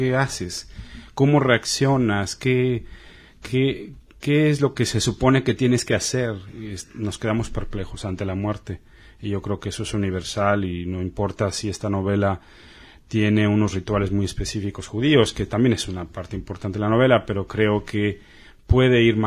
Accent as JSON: {"language": "Spanish", "country": "Mexico", "tie": "born or raised there", "said": "Y vamos a una sinagoga, por respeto a mis suegros, reformista, no tiene nada que ver con el modo en que yo crecí en México."}